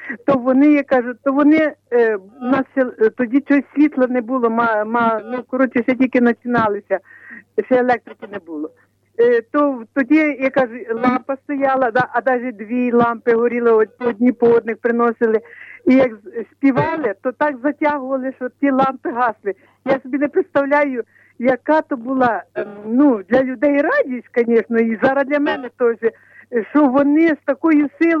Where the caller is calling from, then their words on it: Kamianets-Podilskyi, Khmelnytskyi Oblast, Ukraine; Це Пресвятого Серця Ісуса